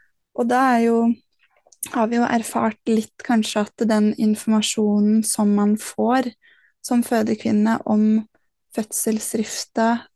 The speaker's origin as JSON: {"language": "Norwegian", "town": "Ullensaker", "region": "Akershus", "country": "Norway", "tie": "born or raised there", "said": "Jeg er født og oppvokst i Ullensaker på Østlandet"}